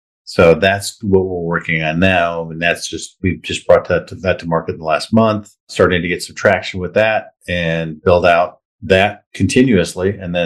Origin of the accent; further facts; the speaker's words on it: Minnesota, United States; born there; also born or lived in Chicago; now in Scottsdale, United States; I live in Scottsdale. I have lived in Chicago. I was born in Minnesota.